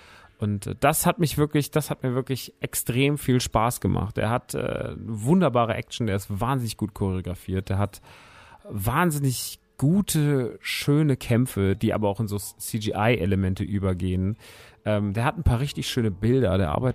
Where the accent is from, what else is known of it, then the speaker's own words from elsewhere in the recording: Rodgau, Hesse, Germany; mein erster Store in Rottgau-Jügesheim, meiner alten Heimat, in der Hochstädter Straße 1.